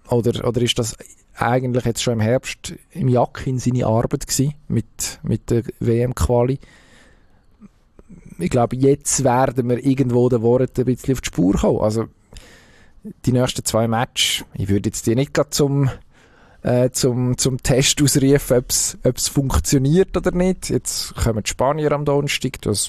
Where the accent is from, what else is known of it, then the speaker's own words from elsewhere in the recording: Switzerland; da können wir uns als Schweizer, als Fußballnation Schweiz im Moment natürlich schon strecken